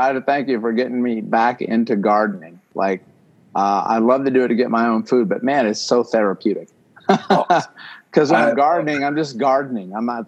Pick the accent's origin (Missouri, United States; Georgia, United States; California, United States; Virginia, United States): Virginia, United States; Martinsville; I'm actually from Virginia. I grew up in Martinsville, Virginia.